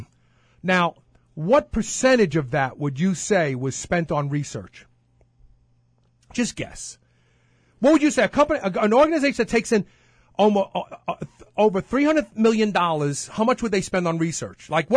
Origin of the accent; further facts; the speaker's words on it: Brooklyn, New York, United States; I'm from Brooklyn. We mumble.